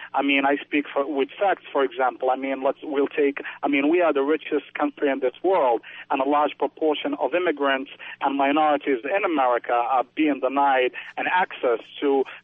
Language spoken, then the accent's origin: English; Morocco; now in United States; I came to the United States in 1998. I'm an immigrant from Morocco, northwestern Africa.